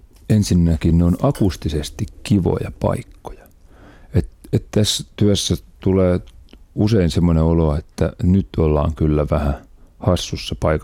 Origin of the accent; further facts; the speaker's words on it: Yläne, Southwest Finland, Finland; tuolla kotiseudulla. Mä oon Yläneeltä syntyisin, eli siellä Varsinais-Suomen kirkoissa 5 konserttia.